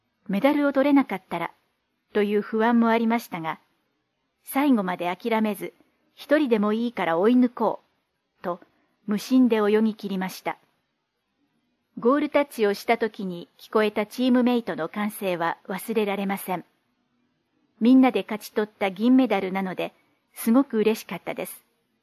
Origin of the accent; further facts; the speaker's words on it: Arakawa, Tokyo, Japan; 私は荒川区で生まれ、荒川区で育ちました。父はイギリス出身ですが、私はこれまでずっと日本で暮らしています。